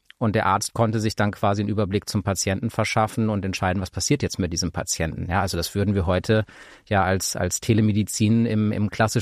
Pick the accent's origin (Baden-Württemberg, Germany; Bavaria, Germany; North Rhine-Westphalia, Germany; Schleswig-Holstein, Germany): North Rhine-Westphalia, Germany; Essen; now in Düsseldorf, Germany; Wohne in Düsseldorf mit meinem Partner, bin gebürtiger Essener, also Kind des Ruhrgebiets